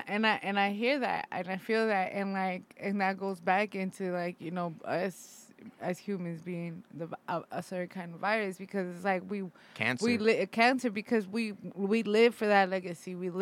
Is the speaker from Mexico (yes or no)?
yes; Mexico; accent: Mexican; Sorry, it's my Mexican ass accent.